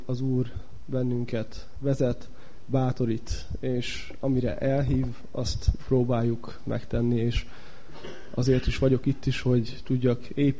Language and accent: Hungarian; Tarpa, Szabolcs-Szatmár-Bereg, Hungary; Én származásilag Tarpáról származom. Ez Szabolcs-Szatmár Bereg megyében van egy kis falu. Hát nem olyan kicsi, mert 2500-an laknak körülbelül.